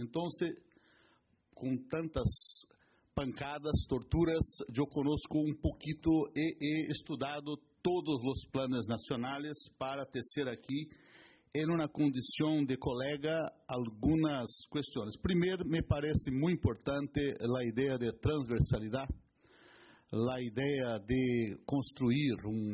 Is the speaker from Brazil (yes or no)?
yes; Brazil; Spanish is a second language; yo personalmente trabajé en mi país